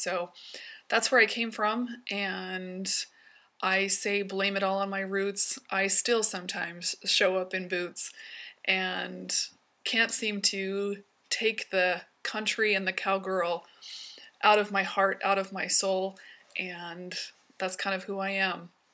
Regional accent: Idaho Falls, Idaho, United States; born there; also born or lived in Montana / Texas; now in Salt Lake City, United States; I currently live in Salt Lake City, Utah, although I have been a transplant to this state. I was born in Idaho Falls, Idaho, and have moved all over the place. Kind of ping-ponged back and forth between Idaho and Montana.

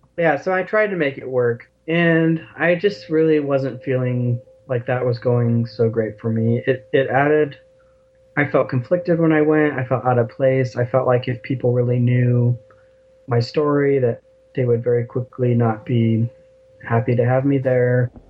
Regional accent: Arizona, United States; I was kind of from the East Valley Mormon town, like outside of Phoenix growing up.

